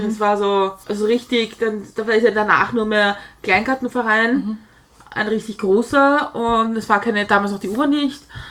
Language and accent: German; Lower Austria, Austria; now in Vienna, Austria; Ja, also ich bin ja eigentlich eine Niederösterreicherin.